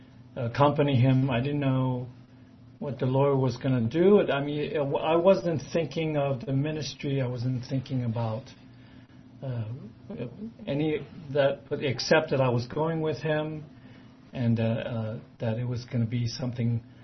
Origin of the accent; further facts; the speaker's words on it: United States; born there; we have it in the United States because I'm American Chinese